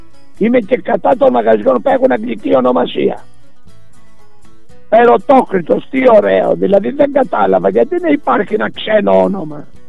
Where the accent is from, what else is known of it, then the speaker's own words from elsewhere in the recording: Greece; επειδή μιλάω πολύ για τον Έλληνα, αλλά είμαι Έλληνας.